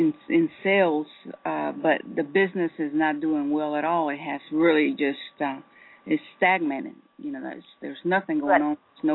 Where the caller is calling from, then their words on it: Georgia, United States; I'm calling from Georgia.